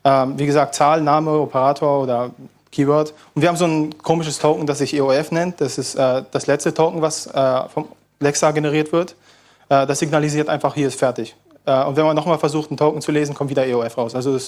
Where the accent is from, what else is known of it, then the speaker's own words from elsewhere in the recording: Berlin, Germany; Ich komme aus Berlin, aber studiere an der TH Brandenburg